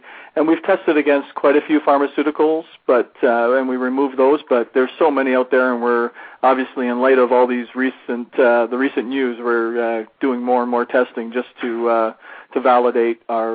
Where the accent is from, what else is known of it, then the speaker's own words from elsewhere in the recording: Canada; you can tell I'm Canadian maybe by the way I said process there